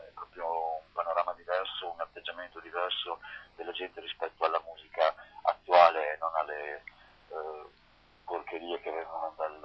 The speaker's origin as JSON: {"language": "Italian", "region": "Emilia-Romagna", "country": "Italy", "said": "Io vengo dalla Romagna e purtroppo quello che viene dal mio territorio è deflagrazione"}